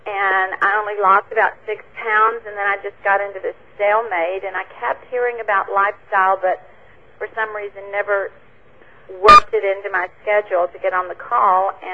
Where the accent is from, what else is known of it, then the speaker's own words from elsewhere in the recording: Horseshoe Bay, Texas, United States; I'm from Horseshoe Bay, Texas, and I'm new to the program